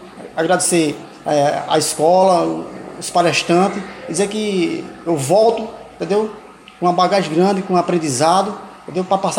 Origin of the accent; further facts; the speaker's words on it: São Francisco, Paraíba, Brazil; Que nós viemos de São Francisco, do Alto Sertão Paraibano